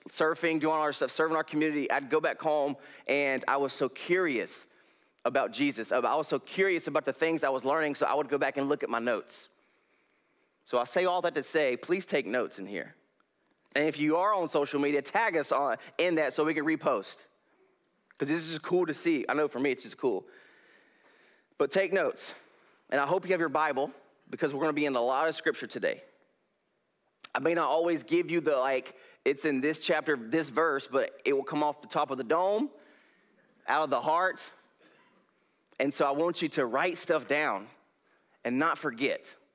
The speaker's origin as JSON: {"language": "English", "region": "North Carolina", "country": "United States", "lives_now": "Pismo Beach, United States", "said": "I came from North Carolina to California here in Pismo to do Youth with the Mission."}